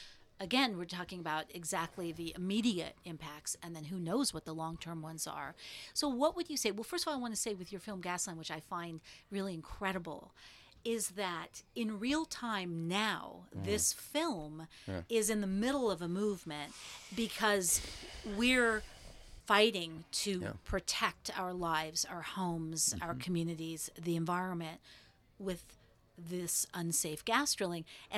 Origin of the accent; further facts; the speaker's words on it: Texas, United States; born there; I was born in Texas.